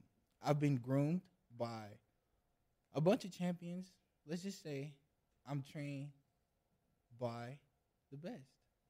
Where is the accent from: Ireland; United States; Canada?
United States; Charleston, South Carolina; born there; So I was born in South Carolina, Charleston. I've never been there in my life. I've moved 6 different cities. I went to 32 different schools.